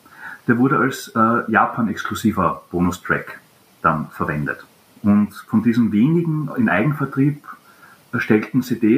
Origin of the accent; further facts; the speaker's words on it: Vienna, Austria; wir sind Wiener aus Österreich